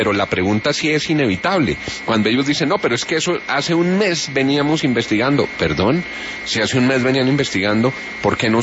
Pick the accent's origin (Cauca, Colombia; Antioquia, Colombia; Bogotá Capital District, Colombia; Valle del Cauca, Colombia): Bogotá Capital District, Colombia; Bogotá; lo que uno se pregunta como bogotano